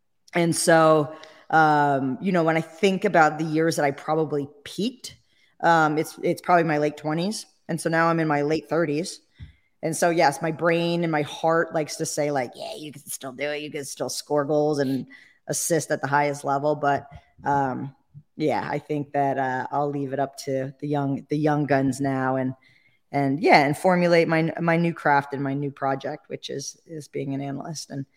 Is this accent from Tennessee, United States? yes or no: no; New Jersey, United States; And I grew up in Jersey, by the way.